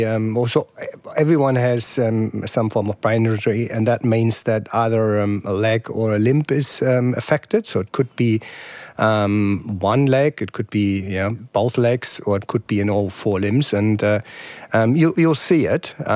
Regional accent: Germany; growing up in Germany, it's football is sort of a football and a jersey is given to you when you're born.

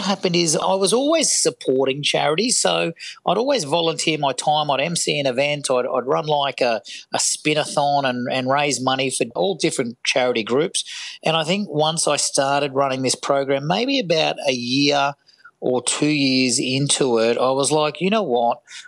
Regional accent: Gold Coast, Queensland, Australia; I grew up on the Gold Coast. I schooled through the coast, and very much from being through the Gold Coast, my family were in hospitality. So I was a young hospitality worker.

